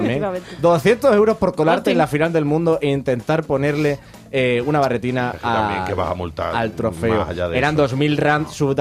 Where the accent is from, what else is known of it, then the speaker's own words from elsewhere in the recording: Spain; esto sí nos concierne a todos como españoles